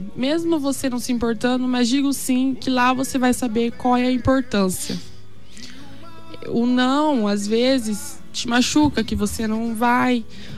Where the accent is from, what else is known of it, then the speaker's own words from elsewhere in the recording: Dourados, Mato Grosso do Sul, Brazil; Eu sou daqui mesmo, de Dourados.